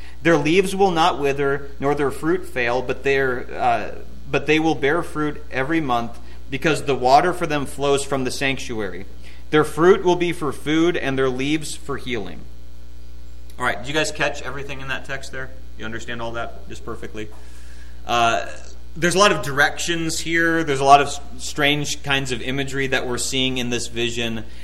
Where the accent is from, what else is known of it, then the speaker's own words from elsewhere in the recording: Minnesota, United States; I think about growing up in Minnesota. I grew up on 10 acres. And our driveway was a dirt driveway. And since it snows like 17 months out of the year in Minnesota